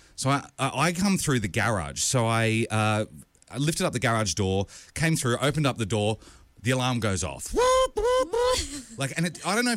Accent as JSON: {"language": "English", "region": "New South Wales", "country": "Australia", "tie": "born or raised there", "said": "I grew up in New South Wales. We've always kept our sauces in the fridge."}